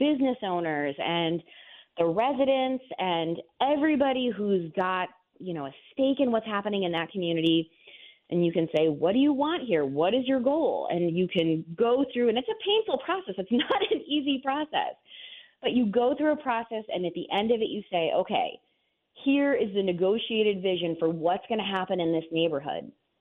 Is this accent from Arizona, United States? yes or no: no; New York, United States; Yeah, so I grew up in rural central New York in a community that has more cows than people.